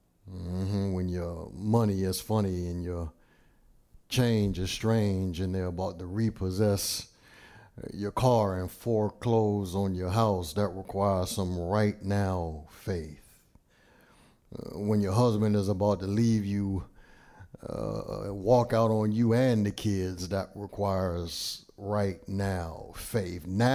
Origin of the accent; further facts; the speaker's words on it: Washington, District of Columbia, United States; because I'm from the Washington, D.C. area